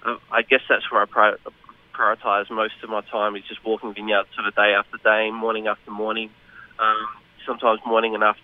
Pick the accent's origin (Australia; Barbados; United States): Australia; Adelaide, South Australia; now in Melbourne, Australia; No, I'm from Adelaide